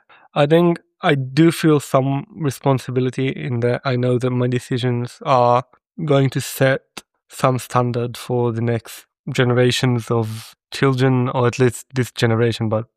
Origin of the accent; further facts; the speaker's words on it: Nof HaGalil, Northern District, Israel; So I just omit it and say that I'm from Nof HaGalil, and that's it.